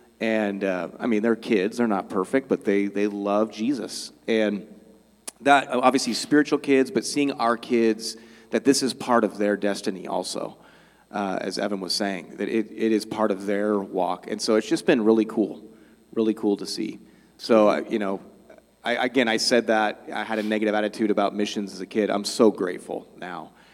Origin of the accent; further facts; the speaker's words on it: Mexico; And part of it was I grew up in Mexico. I'm used to Mexican culture, very friendly, very non-confrontational.